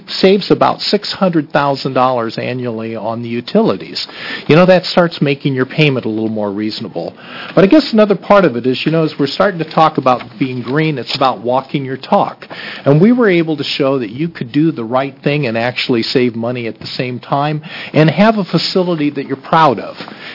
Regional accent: Oregon City, Oregon, United States; from the Oregon City Canby area and was for the last 12 years Clackamas County Commissioner.

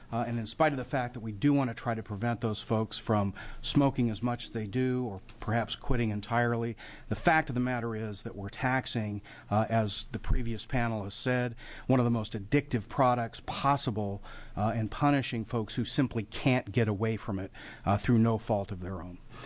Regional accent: Raleigh Hills, Oregon, United States; I hail from Raleigh Hills, Oregon

